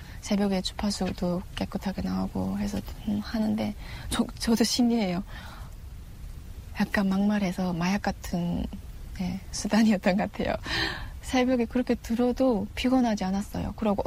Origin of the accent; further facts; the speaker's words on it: Chongjin, North Hamgyong, North Korea; 고향 한경북도 청진이 고향 청년이죠.